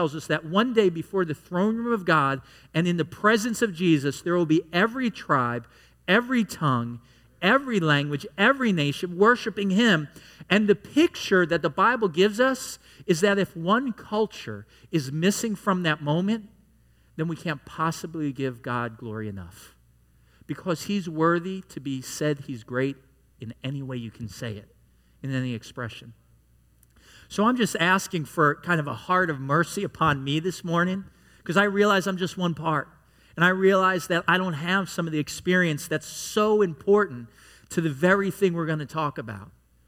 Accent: New York, United States; I grew up in New York, so I'm used to a little bit more diversity than is down here.

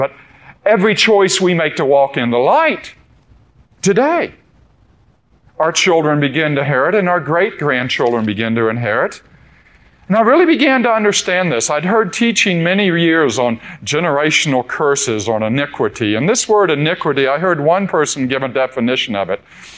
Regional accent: Daytona Beach, Florida, United States; Growing up in Daytona Beach, Florida, and my father an athlete, and back in the 1950s and early 60s, riding down the beach every day, and we lived a few blocks from the beach and always had a dune buggy

